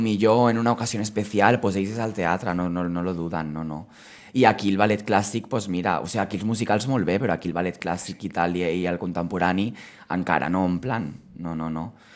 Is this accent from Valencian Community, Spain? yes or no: no; Barcelona, Catalonia, Spain; Perquè a mi m'encanta Barcelona i sóc de Barcelona i sempre m'ha agradat més Barcelona